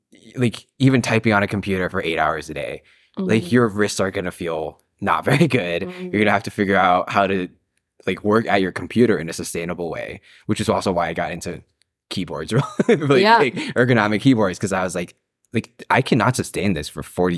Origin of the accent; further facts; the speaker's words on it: East Coast, United States; I grew up on the East Coast.